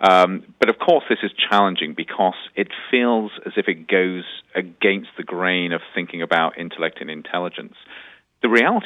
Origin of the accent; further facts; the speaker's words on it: United Kingdom; That particular incident, and of course, being British, it's part of our heritage.